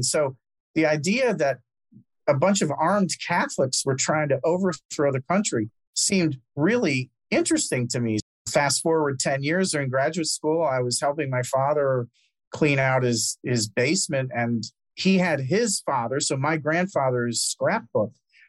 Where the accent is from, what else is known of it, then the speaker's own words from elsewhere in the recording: Nantucket, Massachusetts, United States; I was a police officer for the summer in my hometown, Nantucket, Massachusetts. So we had a summer home there, and I joined the police force.